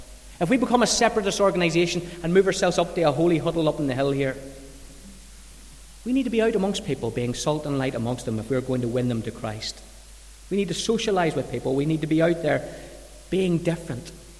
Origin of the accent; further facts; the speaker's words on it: Northern Ireland, United Kingdom; That's part of what it is to have crack and part of being Northern Irish and part of being human.